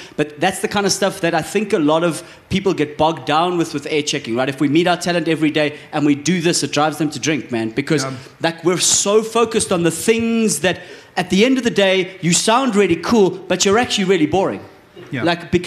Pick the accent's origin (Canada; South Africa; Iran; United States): South Africa; we're not asking ourselves, as specifically as South African content creators, is this thing damn entertaining?